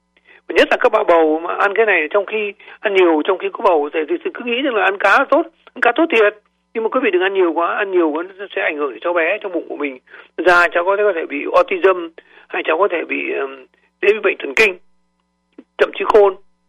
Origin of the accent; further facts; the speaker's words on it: Da Nang, Vietnam; mà tôi hồi nhỏ, hồi ở Đà Nẵng, tôi mê cá tuna lắm